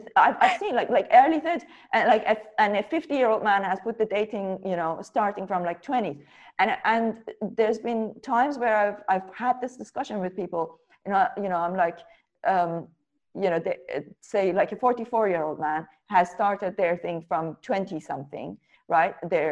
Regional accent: Iran; especially growing up in Iran

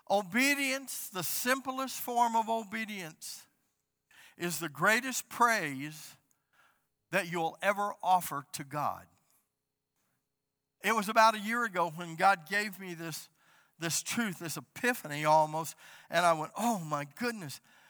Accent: Alabama, United States; I'm from the South, and we have a time where I'm from. I mean, I have a time. Alabama talk.

